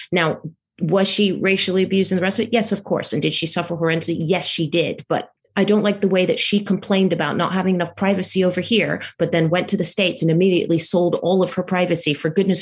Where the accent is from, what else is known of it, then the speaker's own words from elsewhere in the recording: United Kingdom; accent: American; And I am British. I know I have a strong American accent, but I am British.